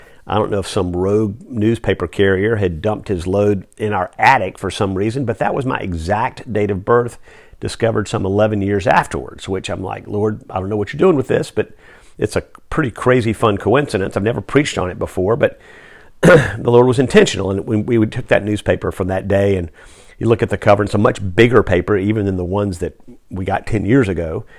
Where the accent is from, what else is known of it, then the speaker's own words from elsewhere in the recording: Charlotte, North Carolina, United States; I grew up in Charlotte, as most of you know.